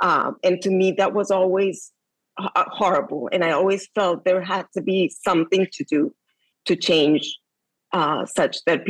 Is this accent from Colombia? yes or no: yes; Colombia; I grew up in Colombia at a time where there was a lot going on. It was the time of Pablo Escobar. It was a time of kidnappings and bombs.